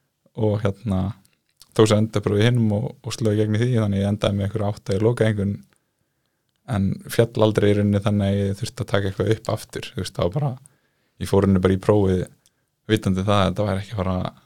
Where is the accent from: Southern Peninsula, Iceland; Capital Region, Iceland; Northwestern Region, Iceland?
Capital Region, Iceland; Garðabær; ég hérna alveg upp í Garabænum. Ég sem sagt hérna var í Garaskóla og fer þaðan yfir í Flensborg.